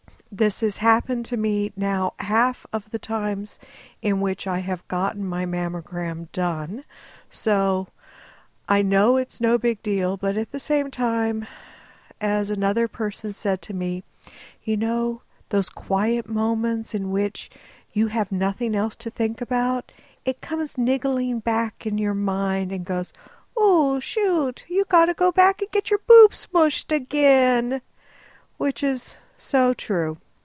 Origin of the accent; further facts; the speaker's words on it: Texas, United States; also born or lived in Southwest; I grew up in Texas, mostly. We moved around a lot in Texas, but I mostly lived in the Southwest, so I wasn't acclimated to this kind of weather.